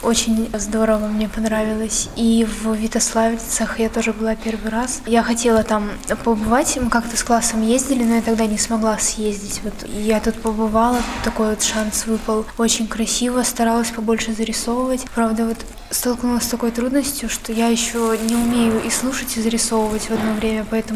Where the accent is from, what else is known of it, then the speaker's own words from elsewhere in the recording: Borovichi, Novgorod Oblast, Russia; из Боровичей, ученица ДШИ имени Лядова.